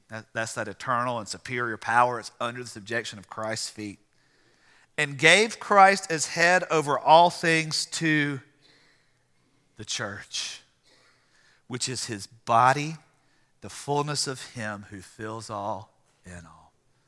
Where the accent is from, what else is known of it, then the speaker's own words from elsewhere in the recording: Louisiana, United States; born there; I was born in Louisiana, but I ain't that dumb.